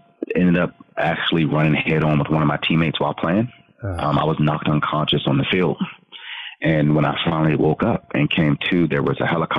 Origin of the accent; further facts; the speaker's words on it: Maryland, United States; And so I hail from Prince George's County, Maryland, born and raised and still living there in Lower Maryland.